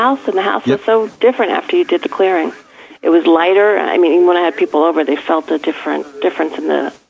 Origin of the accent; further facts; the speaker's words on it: Ridgefield Park, New Jersey, United States; And we're from Ridgefield Park.